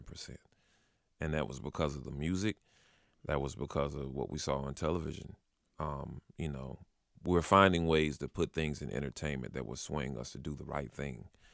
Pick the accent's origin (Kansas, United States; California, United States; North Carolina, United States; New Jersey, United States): North Carolina, United States; Winston-Salem; I live in Winston-Salem. I was from Winston-Salem. I went to see Winston-Salem State.